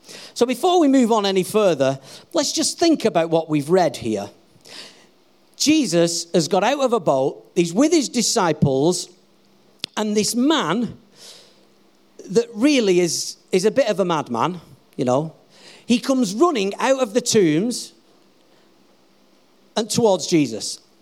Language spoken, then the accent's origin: English; England, United Kingdom; We are British. We are reserved.